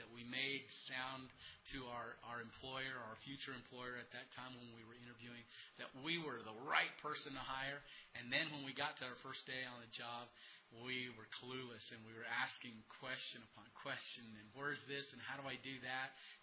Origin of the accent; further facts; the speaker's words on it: Belen, New Mexico, United States; near my hometown of Belen, New Mexico